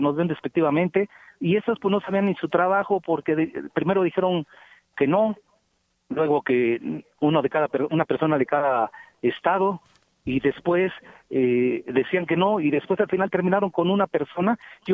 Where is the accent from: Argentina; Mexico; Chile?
Mexico; Mexico City; Yo soy de aquí, de la Ciudad de México.